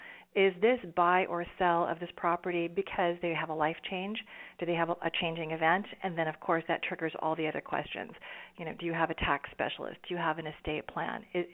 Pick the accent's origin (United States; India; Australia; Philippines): United States; California; I grew up in Northern California in Silicon Valley and unwittingly witnessed the boom and then the bust, if you will, of technology.